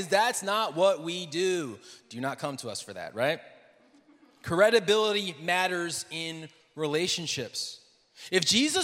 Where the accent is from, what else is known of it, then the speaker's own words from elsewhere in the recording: New Jersey, United States; Now, I'm from New Jersey, where they only breed skeptical people.